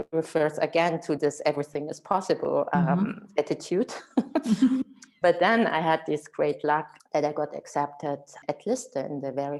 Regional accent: Munich, Bavaria, Germany; also born or lived in Berlin; Actually, I grew up in Munich and I decided to move to Berlin for studying in 89

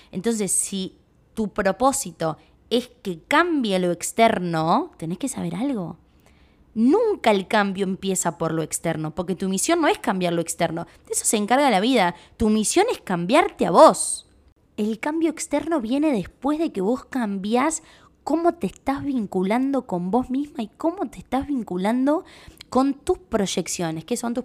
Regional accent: Uruguay; piensan que soy argentina y no soy argentina, creador, soy uruguaya

